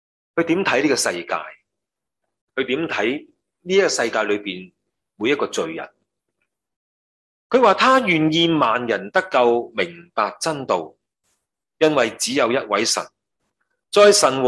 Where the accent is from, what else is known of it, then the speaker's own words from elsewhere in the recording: China; 有时候去到几时才知道，我们中国人这句说话是这样的。